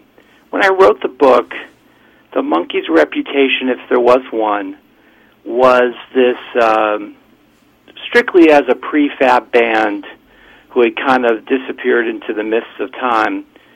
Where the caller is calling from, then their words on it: Port Washington, New York, United States; I'm calling from Port Washington, New York.